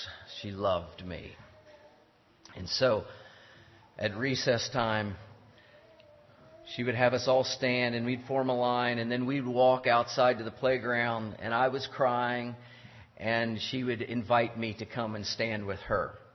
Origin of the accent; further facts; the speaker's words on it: Barnwell, South Carolina, United States; also born or lived in Harrisonburg, Virginia; I was born in Harrisonburg, Virginia. Went to a small Mennonite school, and there were around 100 students there. But between first and second grade, our family moved to South Carolina.